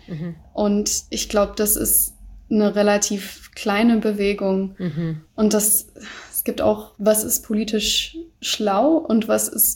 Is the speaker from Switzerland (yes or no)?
no; United States; also ich als Amerikanerin, wissen auch nicht, was im November passieren wird.